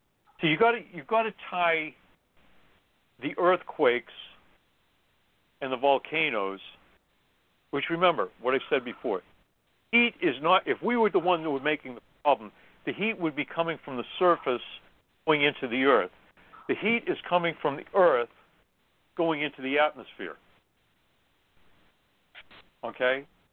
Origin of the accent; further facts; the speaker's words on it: New England, United States; And I come from New England.